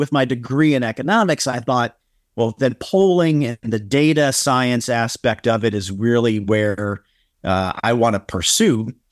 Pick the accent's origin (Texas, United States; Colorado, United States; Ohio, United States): Ohio, United States; Cleveland; But I'm from Cleveland originally, so it's kind of like going home.